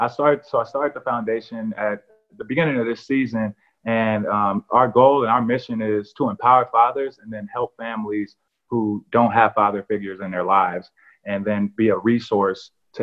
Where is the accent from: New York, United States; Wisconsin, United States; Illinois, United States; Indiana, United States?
Indiana, United States; Gary; I'm from Gary, Indiana, where we have a struggling community already.